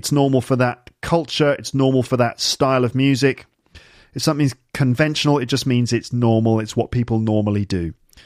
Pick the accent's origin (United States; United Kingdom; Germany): United Kingdom; South East England; accent: received pronunciation; also born or lived in West Midlands / London; I'm definitely middle class. I'm definitely from the southeast of England. But I also spent time growing up in the Midlands as well. As well as West London. So you might hear a bit of West Midlands Brummy in my voice or a bit of London accent